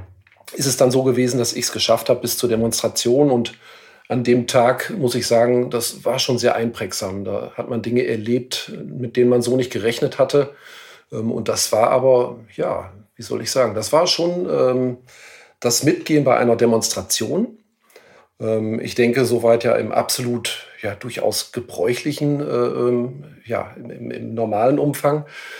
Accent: Ahaus, North Rhine-Westphalia, Germany; in meiner Heimatstadt, in meiner Geburtsstadt in Ahaus

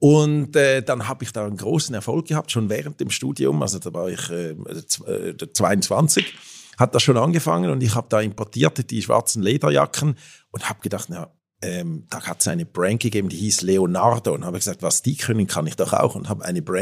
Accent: Switzerland; born or raised there; accent: Alpine German; also born or lived in Washington, D.C., United States

